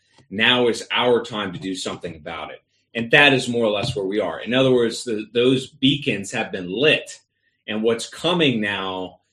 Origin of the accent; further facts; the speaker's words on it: United States; and then to perhaps living in the suburbs, right, to speak as an American.